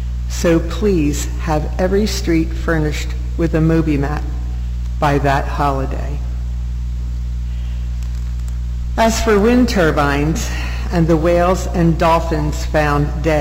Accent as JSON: {"language": "English", "town": "Philadelphia", "region": "Pennsylvania", "country": "United States", "tie": "born or raised there", "said": "And even though I was born and raised in Philly, I always felt Strathmere was my real home."}